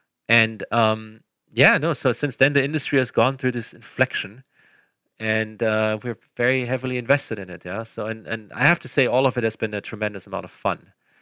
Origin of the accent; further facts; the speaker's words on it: Germany; English is a second language; I mean, so I'm originally from Germany, as you may hear from my ever so slight accent.